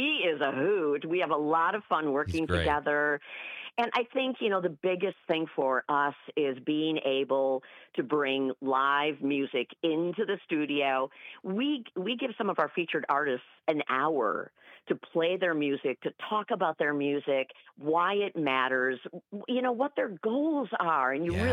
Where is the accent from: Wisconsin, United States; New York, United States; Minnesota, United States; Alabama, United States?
Wisconsin, United States; Leopolis; I grew up outside of Green Bay in this little town called Leopolis. It's not Appleton. It's not Minneapolis. It's Leopolis.